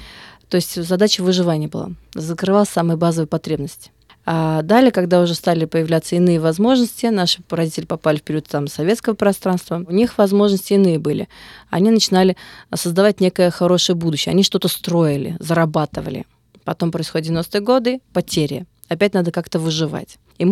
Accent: Russia; до своих родителей, у которых армянский менталитет, донести то, что я выросла в России со 2 класса.

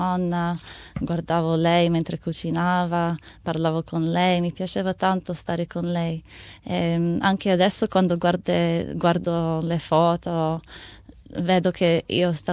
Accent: Australia; in che modo sono più italiana e in che modo sono più australiana. Io so che non sono italiana come gli italiani che vivono là o come i giovani che vengono qua. Sì, so che sono una mista di australiana e italiana.

